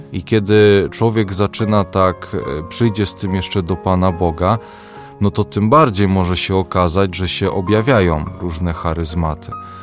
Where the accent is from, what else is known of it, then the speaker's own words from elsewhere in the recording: Malbork, Pomeranian Voivodeship, Poland; a dojeżdżałem z Malborka do Gdańska, bo pochodzę z Malborka